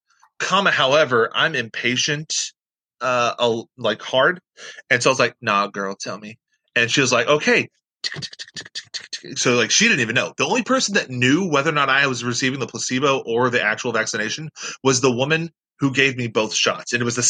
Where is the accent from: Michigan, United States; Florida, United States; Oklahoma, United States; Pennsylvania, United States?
Florida, United States; I'm from Florida. That's all we do is go to bars.